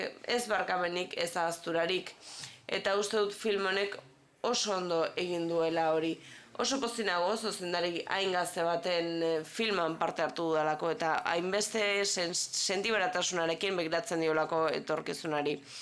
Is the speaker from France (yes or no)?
no; Chile; ni txiletarra naiz